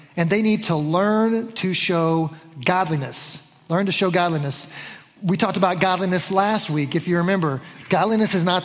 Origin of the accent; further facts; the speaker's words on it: the South, United States; I'm from the South and that's just what we do. It's yes ma'am, yes sir, no thank you, please.